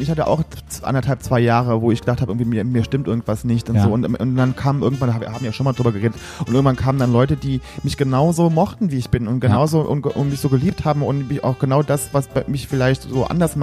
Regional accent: Saarlouis, Saarland, Germany; Und da gab es bei uns in Saarlouis, gab es einen Laden

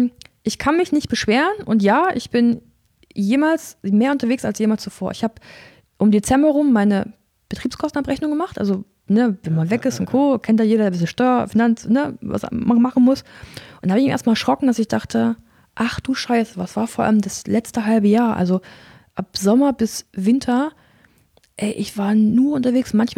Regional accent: Erfurt, Thuringia, Germany; ich liebe meinen Heimatort so sehr und ich habe auch als Athlet total profitiert davon. Du kennst es ja selber, wie kurz die Wege sind, wie gut die Infrastruktur ist für viele Sportarten in Erfurt.

